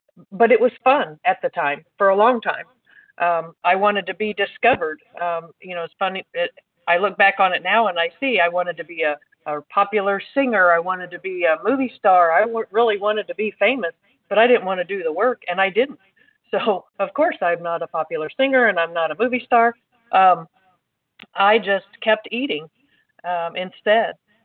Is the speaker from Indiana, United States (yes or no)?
yes; Indiana, United States; I'm from Indiana.